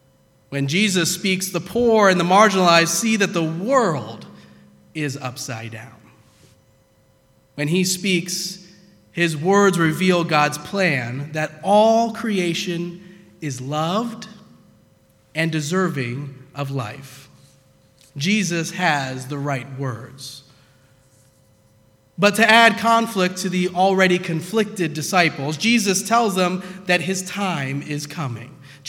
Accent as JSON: {"language": "English", "town": "St. Louis", "region": "Missouri", "country": "United States", "lives_now": "Lancaster, United States", "said": "Now, you remember, I came from St. Louis, so I was more used to it then, and I was kind of surprised that there was, within my first week here in Lancaster, something going on."}